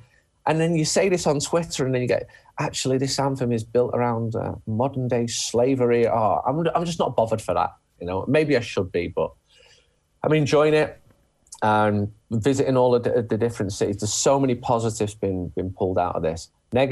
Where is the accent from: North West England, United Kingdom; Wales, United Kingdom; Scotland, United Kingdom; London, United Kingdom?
North West England, United Kingdom; Manchester; England to win, because I'm from Manchester, which is obviously the first city of England.